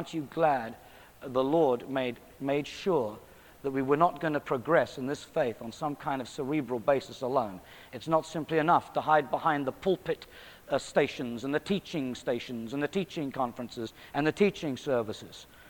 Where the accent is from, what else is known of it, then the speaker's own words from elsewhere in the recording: Australia; I'm an Australian. Alrighty. I request the forgiveness of all Australians present.